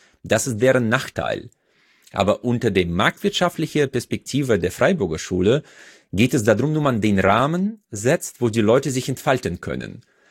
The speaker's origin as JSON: {"language": "German", "country": "Uzbekistan", "second_language": "German", "moved": "yes", "lives_now": "Germany", "said": "weil man hier im Prinzip sehr, sehr gute Chancen hat im Vergleich zu Usbekistan, wo ich herkomme"}